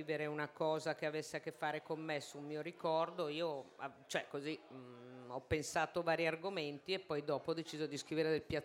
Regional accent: Milan, Lombardy, Italy; born or raised there

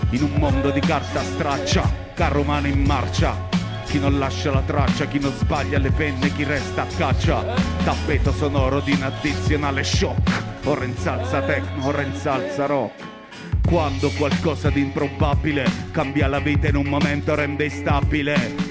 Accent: Pescara, Abruzzo, Italy; Io vengo da Pescara, che molti dicevano che erano tutti zingari

